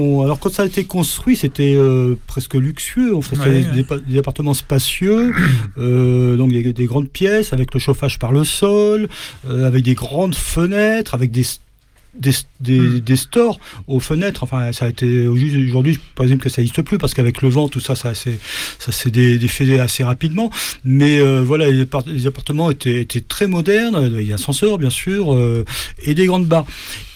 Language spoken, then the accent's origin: French; La Courneuve, Île-de-France, France; also born or lived in Saint-Denis; Alors moi je suis né précisément à Saint-Denis au siècle dernier. Et j'ai passé toute mon enfance à la Courneuve. Alors, d'abord, quand j'étais petit, enfin tout petit, à ce qu'on appelle les quatre routes de la Courneuve